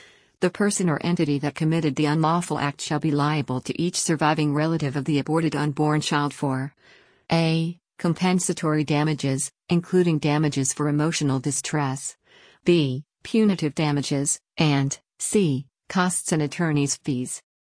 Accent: Texas, United States; look no further than my home state of Texas to be proven wrong.

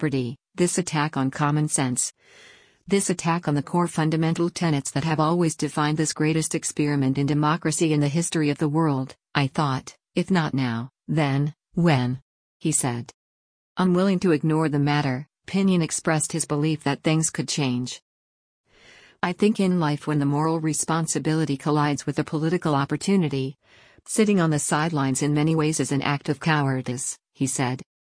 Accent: Yonkers, New York, United States; every month we have more go-to-ways than the population of my hometown, Yonkers, New York, the third largest city of this state in New York.

